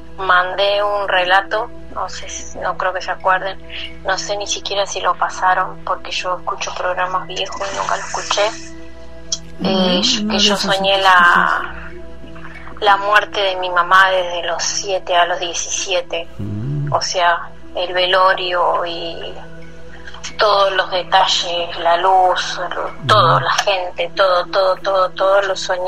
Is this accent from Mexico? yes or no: yes; Mexico; now in Toronto, Canada; Yo estoy de Toronto, Canadá, pero soy mexicana.